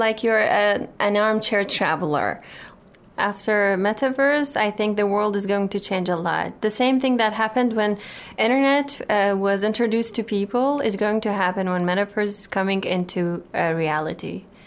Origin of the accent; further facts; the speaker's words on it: Iran; English is a second language; Well, I am from Iran.